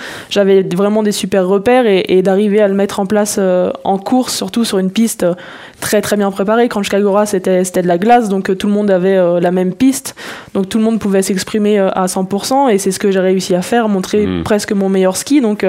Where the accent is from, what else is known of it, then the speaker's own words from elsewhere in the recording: Courchevel, Auvergne-Rhône-Alpes, France; je suis de Courchevel, donc je l'étais quand même